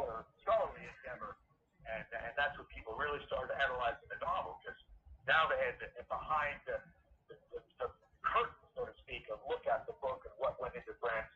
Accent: Montreal, Quebec, Canada; growing up in Montreal, Canada

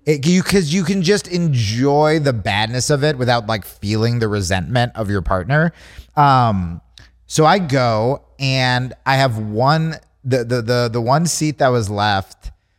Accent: Hawaii, United States; They would have Kanaka blood. I'm Hawaiian.

